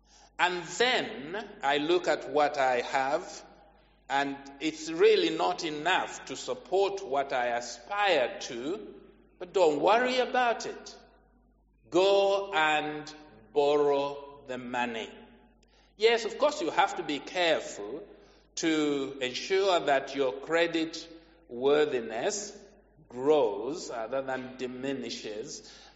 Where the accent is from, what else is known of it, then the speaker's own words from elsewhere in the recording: Zambia; My home country, Zambia, is somewhere around 108 in a list of 190 countries.